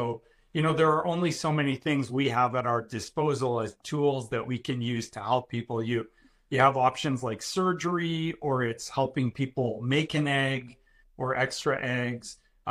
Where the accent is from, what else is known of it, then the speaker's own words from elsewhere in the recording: Canada; also born or lived in Iran; So I was born in Iran, but we moved here when I was very, very little, 8 months old, to Canada.